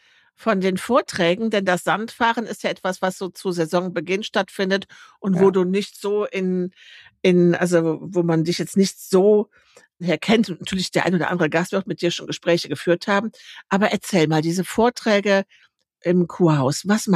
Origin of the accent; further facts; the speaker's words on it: Rhineland, Germany; ich bin Rheinländerin.